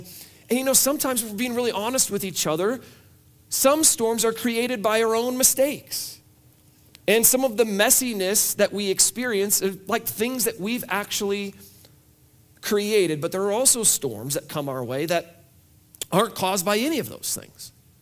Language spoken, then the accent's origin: English; Iowa, United States; speaking as a guy who moved here from the Midwest, I grew up in Iowa